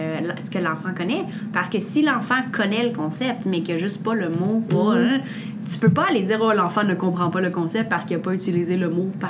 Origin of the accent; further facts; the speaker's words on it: Quebec, Canada; ça se peut-tu que je vive aussi des fois de l'insécurité linguistique en français parce que moi, je viens du Québec puis que je parle pas comme un franco-ontarien?